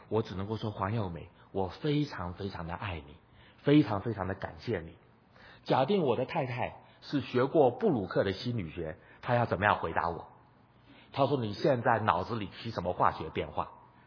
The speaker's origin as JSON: {"language": "Chinese", "country": "China", "said": "我们中国人都讲一句话，说神可能是存在的"}